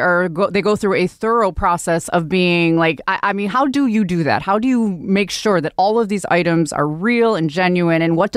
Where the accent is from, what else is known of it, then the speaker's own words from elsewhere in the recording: Philadelphia, Pennsylvania, United States; I'm taken more seriously because I'm from Philly.